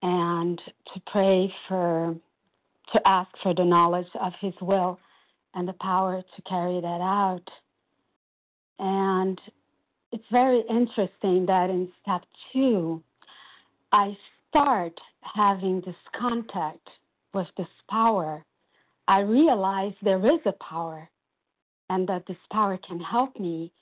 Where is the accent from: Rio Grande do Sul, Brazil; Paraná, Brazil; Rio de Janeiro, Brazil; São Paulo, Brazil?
São Paulo, Brazil; And I'm from Brazil, São Paulo.